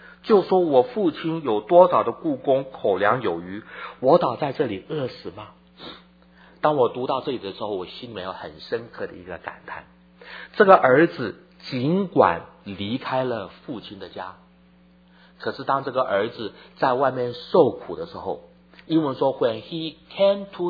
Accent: Taiwan; 那么我在台湾长大，我这一年民国39年1950年

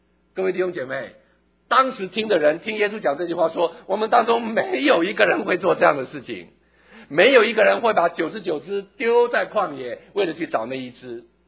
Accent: Taiwan; 我从小在台湾长大

